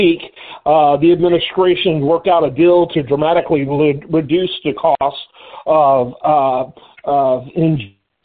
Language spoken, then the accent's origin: English; United States; I am an American, and so I tend to know what's going on here.